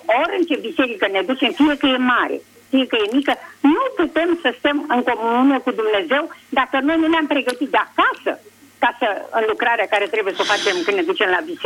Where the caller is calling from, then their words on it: Craiova, Dolj, Romania; Sunt de la Craiova